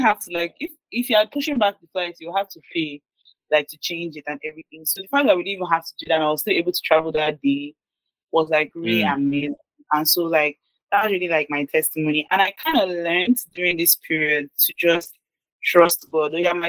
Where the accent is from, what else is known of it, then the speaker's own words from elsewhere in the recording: Nigeria; I like being Nigerian.